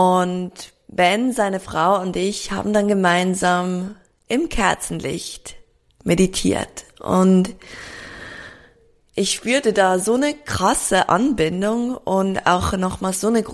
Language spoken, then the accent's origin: German; Switzerland; ich komme aus der Schweiz